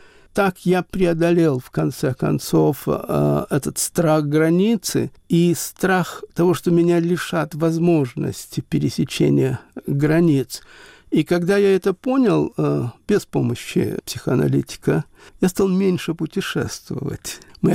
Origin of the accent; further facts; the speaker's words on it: Chernivtsi, Chernivtsi Oblast, Ukraine; я вырос в Западной Украине, в городе Черновцы. Это бывшая Австрия, после Королевства Румынии, после Советский Союз, теперь, наконец, Украина.